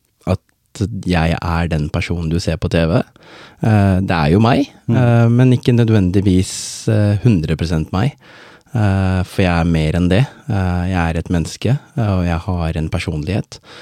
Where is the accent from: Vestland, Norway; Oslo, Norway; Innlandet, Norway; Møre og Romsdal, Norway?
Oslo, Norway; also born or lived in Båtsfjord; Og jeg ble født i Båtsfjord. 3 år etterpå så skjønte de at der går strømmen, og det er jo nesten like som i Sri Lanka. Så vi må stikke til et sted der hvor det ikke, strømmen ikke forsvinner hele tiden. Og da var Oslo hovedstaden